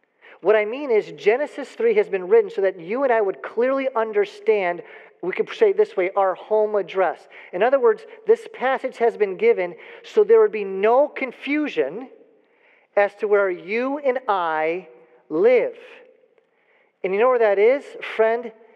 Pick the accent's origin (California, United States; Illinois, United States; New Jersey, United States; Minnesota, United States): Illinois, United States; when I was a child growing up outside of Chicago